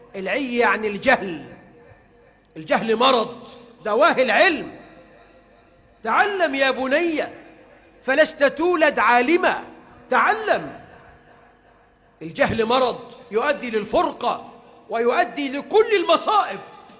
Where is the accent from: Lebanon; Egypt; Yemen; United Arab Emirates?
Egypt; بلدنا مصر